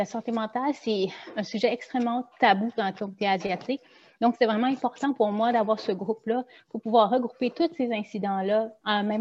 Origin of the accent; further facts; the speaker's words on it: Montreal, Quebec, Canada; born there; je suis née à Montréal. Les personnes qui sont québécois d'origine asiatique, on a reçu une éducation qui est ici. Donc, on a un mix de valeurs québécoises et une identité aussi asiatique.